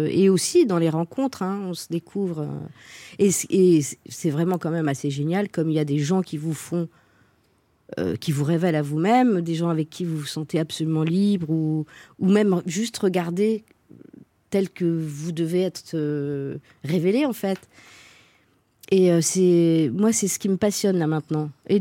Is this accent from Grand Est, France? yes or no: yes; Verdun, Grand Est, France; born there; Bah oui, mais je suis née à Verdun, hein, n'oublions pas.